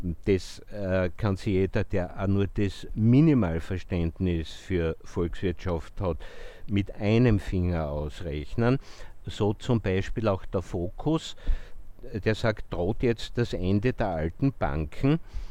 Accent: Austria; Wir sind als Österreicher zwar über die Parteien Geheimverhandlungen daran gewöhnt

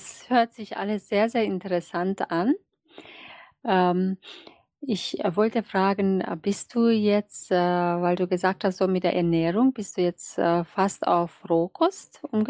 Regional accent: Romania; German is a second language; now in Germany; Ja, ich habe sehr lange jetzt also in Deutschland gelebt, fast 30 Jahre. Komme aus Rumänien. Bin dort geboren, aber Ungarin.

